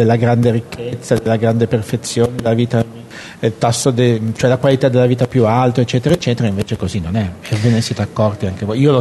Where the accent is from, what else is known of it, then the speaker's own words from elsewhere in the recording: Aosta, Aosta Valley, Italy; È molto curioso perché io sono di Aosta